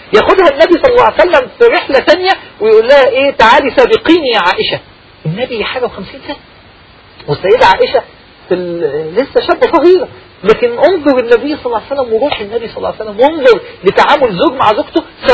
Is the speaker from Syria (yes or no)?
no; Upper Egypt, Egypt; زي التحطيب عندنا في الصعيد في مصر